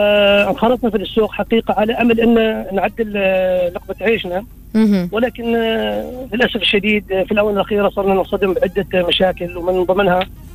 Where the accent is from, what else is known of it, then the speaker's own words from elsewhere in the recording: Oman; نحن مواطنين عمانيين